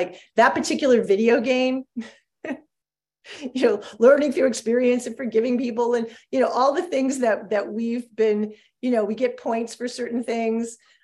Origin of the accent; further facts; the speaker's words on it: New York, United States; I'm from New York, so you have to forgive that I can get a little challenging at times.